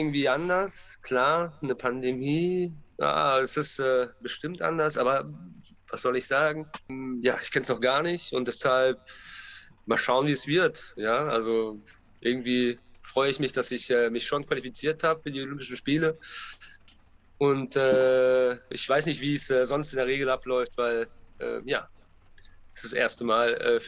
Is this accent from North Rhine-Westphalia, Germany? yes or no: yes; Dortmund, North Rhine-Westphalia, Germany; Ich bin jetzt praktisch in meiner Heimatstadt in Dortmund